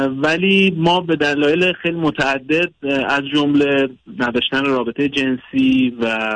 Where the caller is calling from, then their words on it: Iran; ولی تلفنم قطع شد چون از ایران هستم.